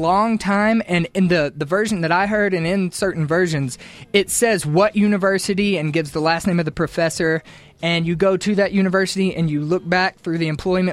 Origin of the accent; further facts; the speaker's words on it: United Kingdom; accent: British; Because of my British accent.